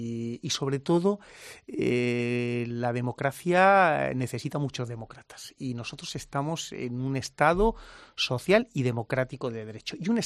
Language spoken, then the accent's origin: Spanish; Region of Murcia, Spain; tenemos en la región de Murcia, y lo hablo así porque es mi tierra